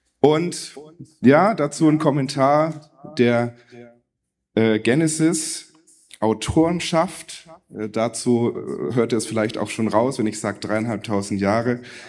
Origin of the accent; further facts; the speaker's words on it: Bavaria, Germany; Also jetzt muss man als Franke aufpassen.